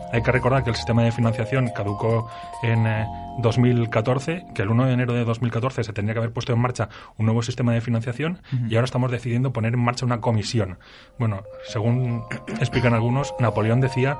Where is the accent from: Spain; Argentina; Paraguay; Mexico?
Spain; Valencian Community; como valenciano